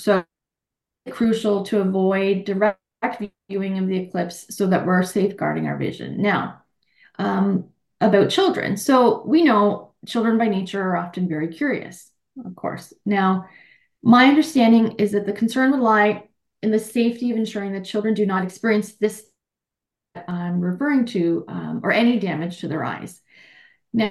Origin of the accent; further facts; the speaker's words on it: Pickering, Ontario, Canada; also born or lived in Manhattan; now in Richmond Hill, Canada; having gone from living where I grew up in Pickering. So growing up, not in the city, because when I wasn't as developed as it was now. Then moving to Manhattan